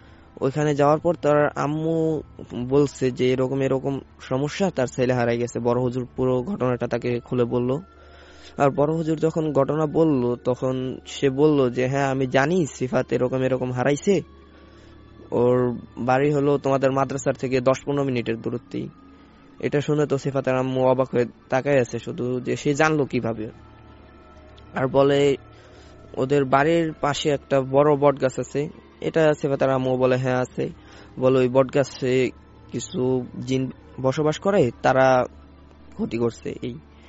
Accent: Faridpur, Dhaka Division, Bangladesh; আমাদের গ্রামের বাড়ি ফরিদপুর, ফরিদপুর আকটেরচর মাদ্রাসায় আমরা পড়তাম।

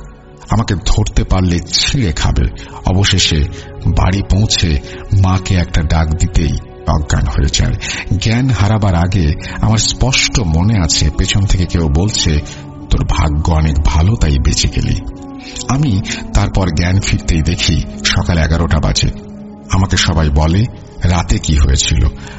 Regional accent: Dhaka Division, Bangladesh; আমার বাড়ি ছিল টাঙ্গাইল জেলার সীমানার শেষ এবং জামালপুর জেলার সীমানার শুরুতে।

